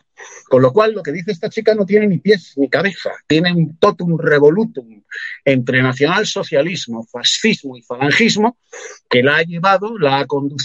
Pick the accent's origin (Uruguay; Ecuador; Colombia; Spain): Spain; Y yo, por encima de mis ideas políticas, que las tengo, soy un patriota español.